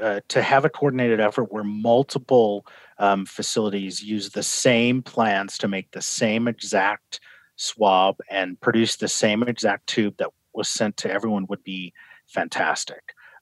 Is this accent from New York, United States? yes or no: no; North Dakota, United States; So I come from the Midwest, where we try to, you know, not get too afraid of things. I think that, you know, my North Dakota roots tell me